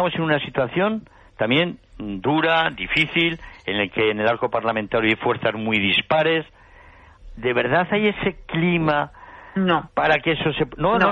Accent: Spain; Somos muchos los españoles que efectivamente nos sentimos tremendamente orgullosos de estos últimos 40 años

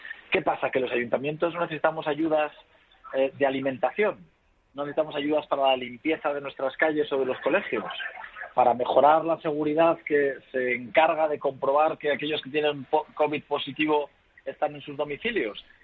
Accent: Zaragoza, Aragon, Spain; de los zaragozanos también, que también somos españoles

